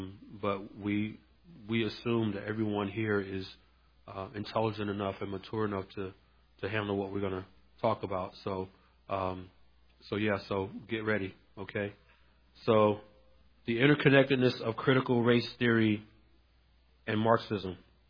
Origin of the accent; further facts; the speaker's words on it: Atlanta, Georgia, United States; So I'm originally from Atlanta. We say pecan there.